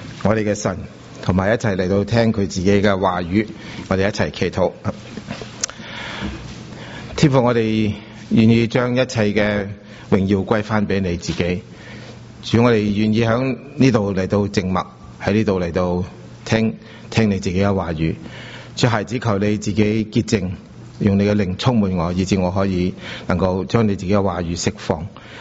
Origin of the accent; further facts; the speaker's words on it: China; 所以比喻事实上在我们中国人来讲呢，不是生的一样东西，是时常会用的，时常会见到的一样东西。